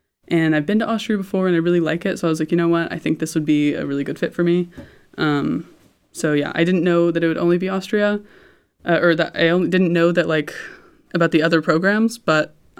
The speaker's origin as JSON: {"language": "English", "town": "Indianapolis", "region": "Indiana", "country": "United States", "tie": "born or raised there", "said": "growing up in Indianapolis, and I've lived in Indiana my whole life."}